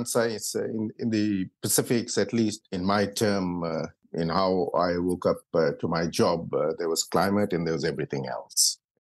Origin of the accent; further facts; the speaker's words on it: Fiji; I'm from Fiji.